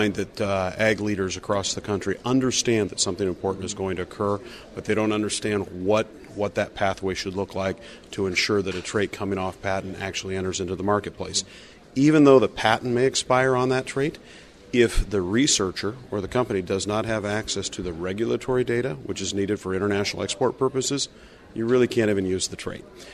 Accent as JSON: {"language": "English", "region": "Iowa", "country": "United States", "said": "I'm from Iowa and spent 14 years in the Iowa legislature"}